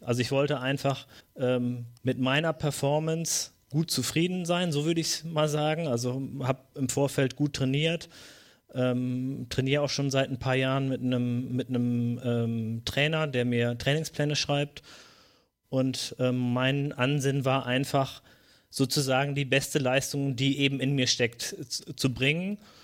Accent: North Rhine-Westphalia, Germany; ich komme aus der Region von Mr. Wade und Reini und Björn, aus der Region vom Teutoburger Wald.

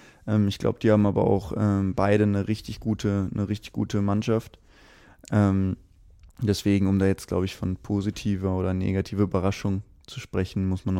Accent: Aachen, North Rhine-Westphalia, Germany; born there; Ich komme selbst ja gebürtig aus Aachen, das passt so ungefähr.

